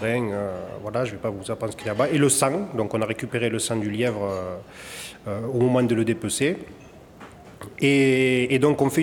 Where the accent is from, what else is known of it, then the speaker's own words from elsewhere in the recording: Ganges, Occitanie, France; born there; je suis né à Ganges, donc il y a 42 ans exactement. Je suis d'une famille de chasseurs.